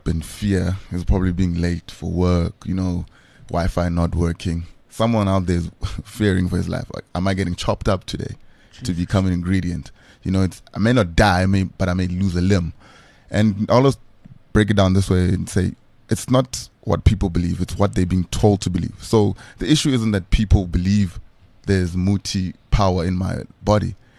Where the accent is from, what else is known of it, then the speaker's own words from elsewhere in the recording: Limpopo, South Africa; And then brought up in Limpopo.